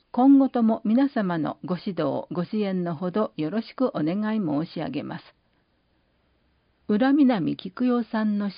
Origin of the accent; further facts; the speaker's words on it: Osaka, Japan; 私の出身地は大阪府で、